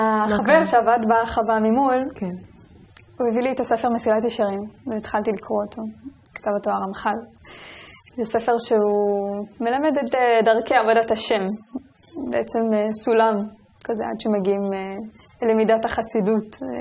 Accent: Motza, Jerusalem District, Israel; גדלתי במוצא, בבית של אמנים.

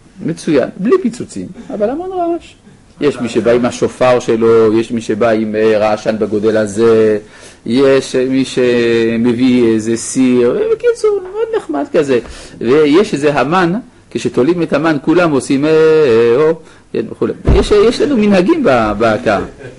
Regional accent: Jerusalem, Jerusalem District, Israel; אנחנו ירושלמים מפונקים

